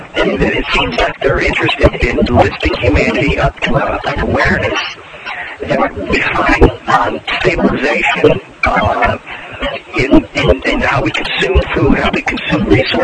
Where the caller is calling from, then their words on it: Iowa, United States; from Iowa.